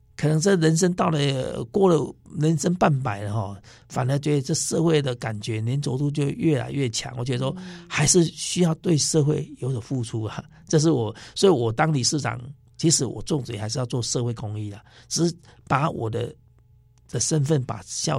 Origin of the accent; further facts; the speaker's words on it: Taichung, Taiwan; 我是在我小时候在高美湿地。他们是很贫瘠，哪怕现在还是很贫瘠啊。